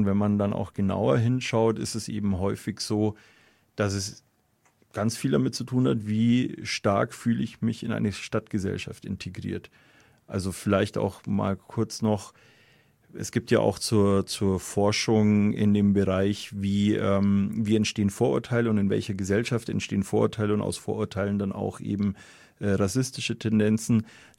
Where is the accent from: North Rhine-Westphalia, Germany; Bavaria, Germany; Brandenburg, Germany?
Bavaria, Germany; Munich; born there; Persönlich, ich bin in München geboren, finde ich, dass wir in München schon auch eine hohe Lebensqualität hat